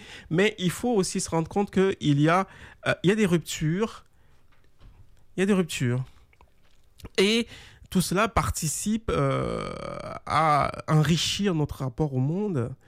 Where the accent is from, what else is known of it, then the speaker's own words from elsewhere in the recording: Quebec, Canada; on n'est pas des néo-français, on est des Canadiens français. Et ensuite, désormais, on est devenus des Québécois.